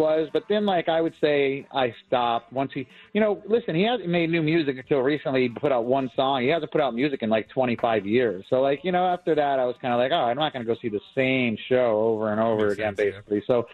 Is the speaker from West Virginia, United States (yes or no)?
no; Scranton, Pennsylvania, United States; Because I grew up in Scranton, I'm more like, you know, I'm more like a 80s metalhead than a 80s acoustic rocker, you know?